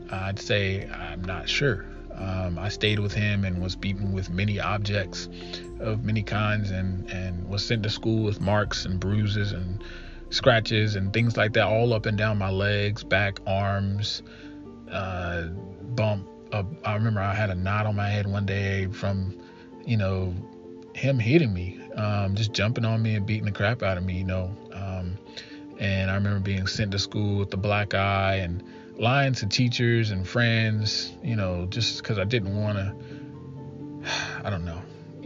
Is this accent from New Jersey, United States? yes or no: no; Shelby, North Carolina, United States; I'm originally from Shelby, North Carolina. I'm 27 years old.